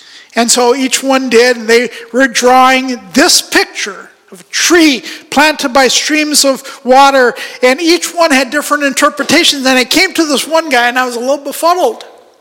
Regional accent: Pakistan; And when I grew up in Pakistan, this is how they would do it back then in the old days.

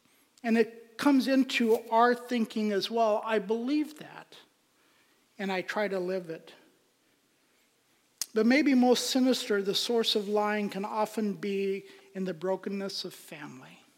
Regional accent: Pakistan; I grew up in Pakistan in a culture of lying.

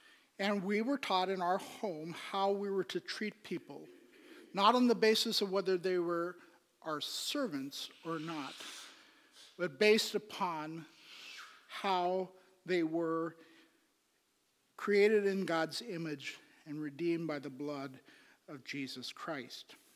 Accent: Pakistan; But in growing up in Pakistan, being born and raised there, we had servants.

